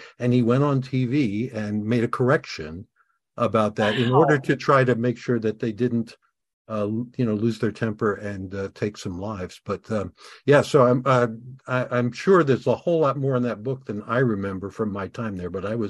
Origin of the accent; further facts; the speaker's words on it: Washington, District of Columbia, United States; I grew up in the Washington area, so yes, I was.